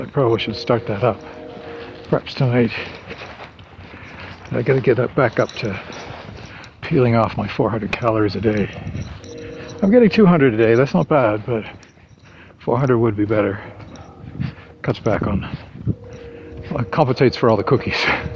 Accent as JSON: {"language": "English", "region": "New England", "country": "United States", "tie": "born or raised there", "said": "growing up in New England, I noticed the sky seemed a lot bluer in the fall"}